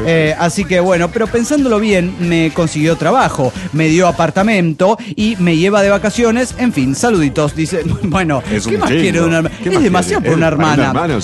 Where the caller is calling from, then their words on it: Sucre, Chuquisaca, Bolivia; de Sucre, Bolivia.